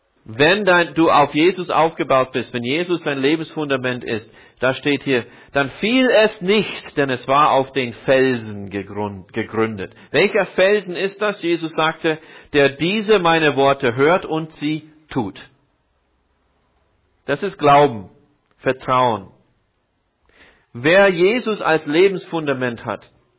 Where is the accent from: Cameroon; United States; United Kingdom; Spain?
United States; Iowa; In meiner Jugend lebte ich in Iowa.